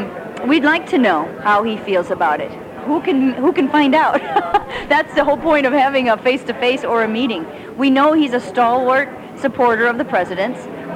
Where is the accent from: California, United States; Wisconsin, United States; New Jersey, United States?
California, United States; San Luis Obispo; from San Luis Obispo, and I'm part of a group called Code Pink Women for Peace.